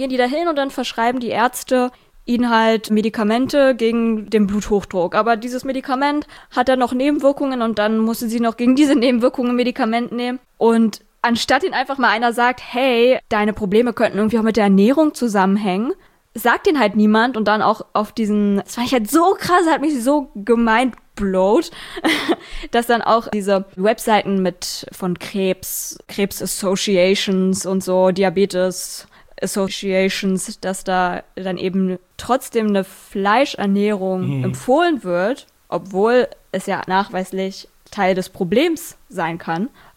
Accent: Kleinmachnow, Brandenburg, Germany; ich komme aus Kleinmachnow, das ist bei Berlin.

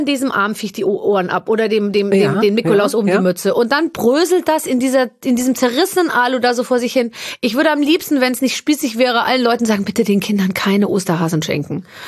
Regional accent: Munich, Bavaria, Germany; born there; Ich bin 74 München. Geboren in München und wir sind dann in so einen Vorort gezogen, als ich 6 war

